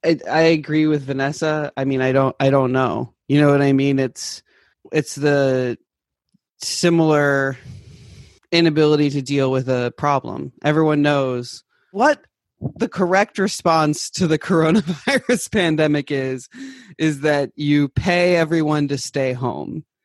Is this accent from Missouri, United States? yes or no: yes; Kansas City, Missouri, United States; now in New Orleans, United States; My hometown, Kansas City, and where I live now, New Orleans, both shut down eviction court this week.